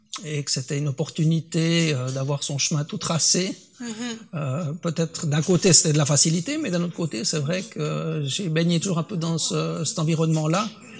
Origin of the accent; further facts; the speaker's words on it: Marin, Neuchâtel, Switzerland; Mon parcours, je suis effectivement né dans le canton de Neuchâtel. J'ai grandi à Marin, c'était vraiment mon village.